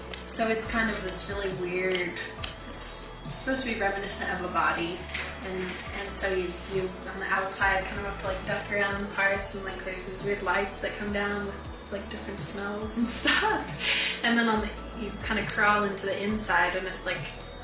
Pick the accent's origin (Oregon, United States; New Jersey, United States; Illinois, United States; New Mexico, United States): New Mexico, United States; Albuquerque; I'm a student at UNM. I grew up in Albuquerque